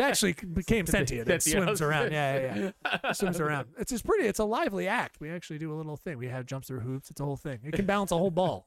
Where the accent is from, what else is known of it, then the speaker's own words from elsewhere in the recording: United States; Well, I'm American, so there's that taken care of.